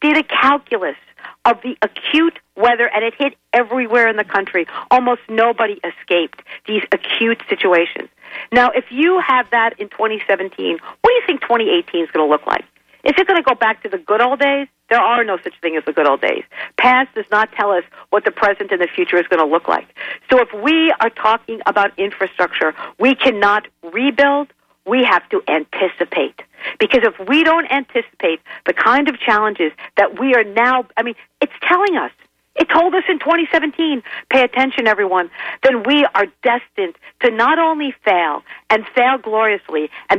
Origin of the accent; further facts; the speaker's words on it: Brooklyn, New York, United States; born there; But where I was born in Bay Ridge, Brooklyn, there were more Norwegians than in Oslo, Norway.